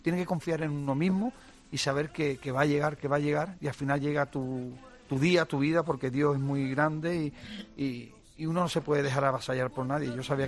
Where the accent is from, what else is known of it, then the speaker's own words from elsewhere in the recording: Jerez de la Frontera, Andalusia, Spain; que yo salí de un pueblo, de mi tierra, de Jerez, de un barrio de clase media, humilde